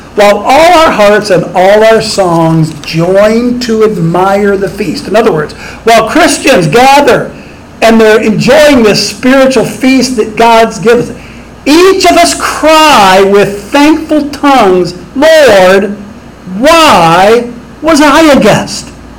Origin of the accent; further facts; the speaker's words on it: Bath, Ohio, United States; he committed his first murder about 2 miles from where I grew up in Bath, Ohio.